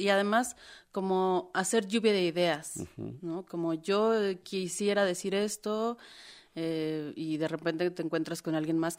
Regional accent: Iztapalapa, Mexico City, Mexico; yo soy de la periferia, yo soy de Iztapalapa

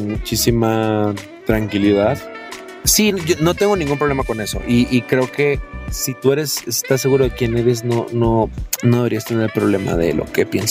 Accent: Alajuela, Costa Rica; moved away as an adult; Soy de Costa Rica.

